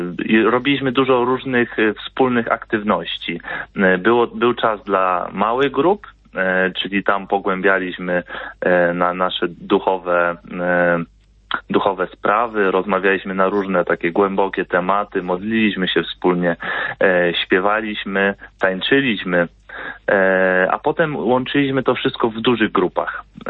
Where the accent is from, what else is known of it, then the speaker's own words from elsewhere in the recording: Tuchów, Lesser Poland, Poland; ponieważ pochodzę z Tuchowa